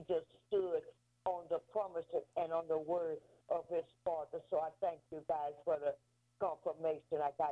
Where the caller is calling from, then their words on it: Lake Charles, Louisiana, United States; I'm calling from Lake Charles, Louisiana.